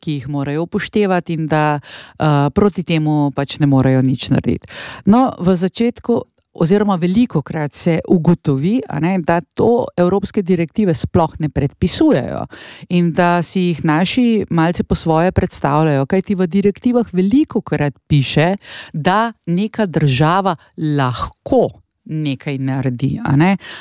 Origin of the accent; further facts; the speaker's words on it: Central Slovenia, Slovenia; sama prihajam iz Barja